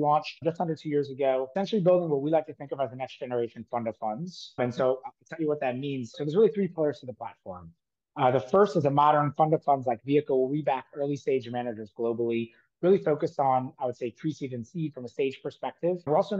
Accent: New Orleans, Louisiana, United States; moved away as an adult; also born or lived in Australia; I grew up in New Orleans, actually started my first business in college, raised a very small amount of capital and failed, but became addicted to that experience. And so after graduating, I actually moved to Australia

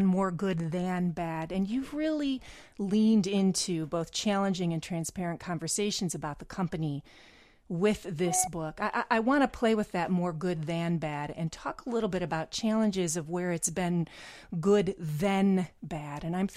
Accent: Midwest, United States; Jeff, I grew up in the Midwest

